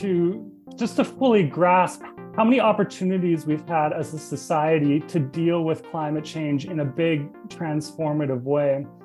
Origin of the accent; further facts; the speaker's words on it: Edmonton, Alberta, Canada; I grew up in a city called Edmonton, which is in the province of Alberta in Canada.